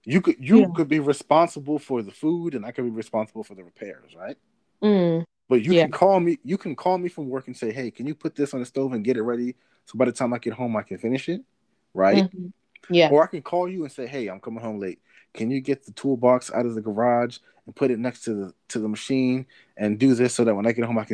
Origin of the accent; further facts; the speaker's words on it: Nigeria; I'm like, yeah, I'm freaking Nigerian.